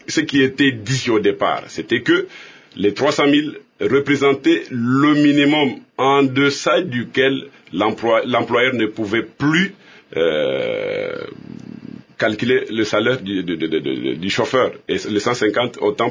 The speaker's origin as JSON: {"language": "French", "country": "Republic of the Congo", "said": "en tant que Congolais d'abord."}